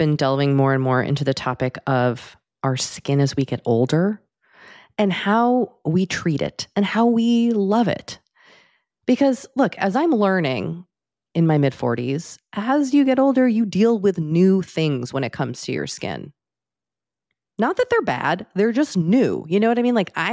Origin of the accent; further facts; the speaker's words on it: Massachusetts, United States; And listen, Dory and I grew up in Massachusetts. We know what the weather and the lack of sunlight is like, especially this time of year. But, and we also live in Southern California